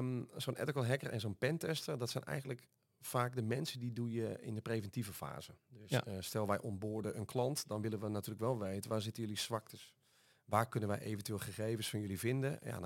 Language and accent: Dutch; Friesland, Netherlands; Ik kom uit Friesland